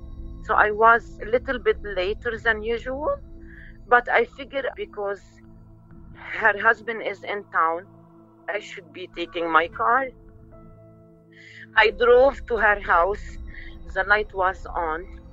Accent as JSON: {"language": "English", "country": "Lebanon", "said": "And this never happened before because we're originally from Lebanon."}